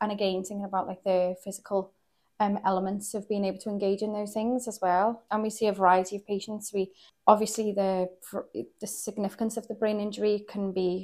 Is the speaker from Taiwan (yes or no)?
no; Wales, United Kingdom; now in Liverpool, United Kingdom; So I'm actually from South Wales.